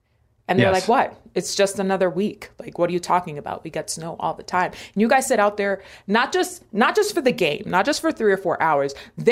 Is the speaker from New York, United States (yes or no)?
yes; New York, United States; now in Miami, United States; I grew up in Washington Heights. Why do you think we moved to Miami?